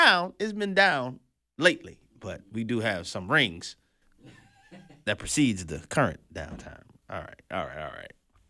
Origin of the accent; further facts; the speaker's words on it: Louisiana, United States; I mean, most of you guys know I'm from Louisiana, right?